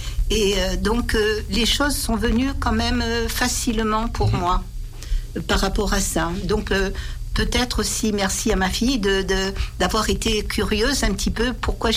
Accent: Occitanie, France; t'as un petit accent, j'étais du Gers, ah, t'as un petit accent

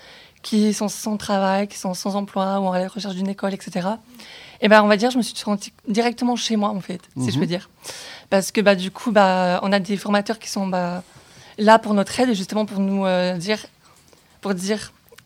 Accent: south of France, France; now in Échirolles, France; sud de la France.

